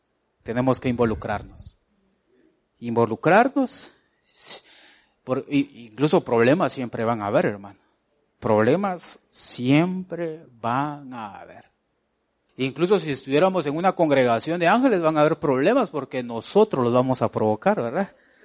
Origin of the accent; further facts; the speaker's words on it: Guatemala; Todos somos de Guatelinda.